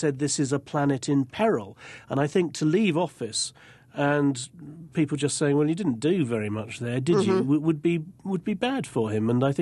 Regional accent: United Kingdom; it's one of the things that intrigues me as a Brit and as an outsider

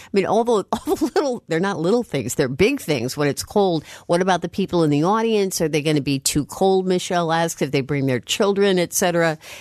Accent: Illinois, United States; I absolutely love Abraham Lincoln, and I'm from Illinois.

